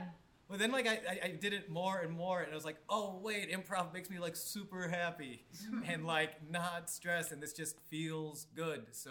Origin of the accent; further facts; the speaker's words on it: Buffalo, New York, United States; I come from Buffalo, New York, where I did stand-up for a bunch of years.